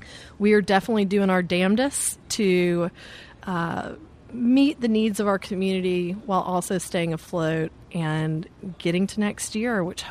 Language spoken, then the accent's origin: English; Alabama, United States; I cannot do an accent. I'm from Alabama. I can barely speak English.